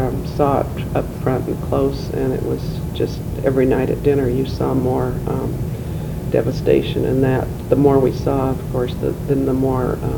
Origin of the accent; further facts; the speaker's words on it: San Marino, California, United States; because it started in my hometown in Southern California, San Marino.